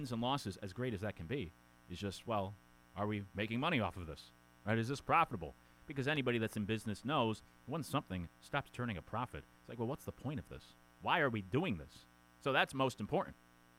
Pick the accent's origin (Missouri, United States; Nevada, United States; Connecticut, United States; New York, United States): Connecticut, United States; also born or lived in Florida; now in Charleston, United States; I grew up in Connecticut. I then lived for a number of years in Florida.